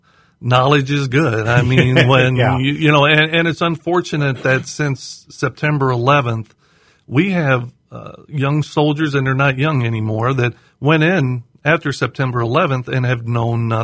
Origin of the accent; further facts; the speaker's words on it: Galesburg, Illinois, United States; I was born and raised in Galesburg also, and my dad was a Galesburg police officer and a Knox County Sheriff's deputy.